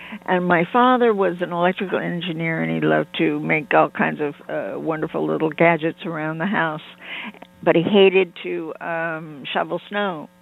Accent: Kansas City, Missouri, United States; My story is about growing up in Kansas City, Missouri.

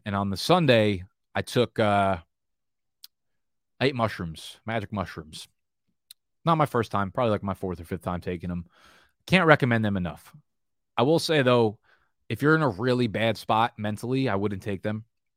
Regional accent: New Jersey, United States; or back to New Jersey, just my hometown for whatever reason.

